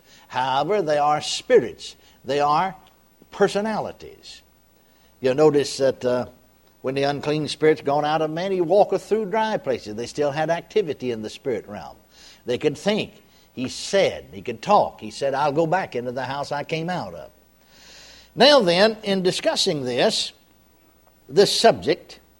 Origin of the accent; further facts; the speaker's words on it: Texas, United States; I was born and raised in Texas